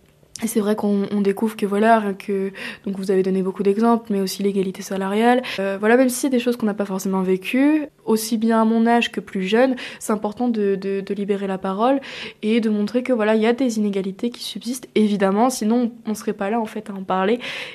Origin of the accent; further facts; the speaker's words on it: Bourg-en-Bresse, Auvergne-Rhône-Alpes, France; now in Lyon, France; je sais que moi, j'habite sur Lyon, mais j'ai grandi sur Bourg.